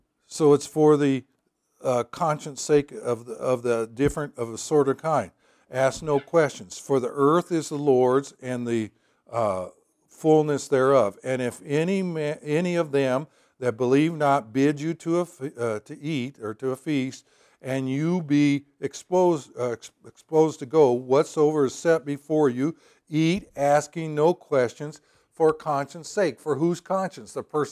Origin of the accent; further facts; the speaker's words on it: the South, United States; when I was growing up in the South, they had legalism out the gazoo.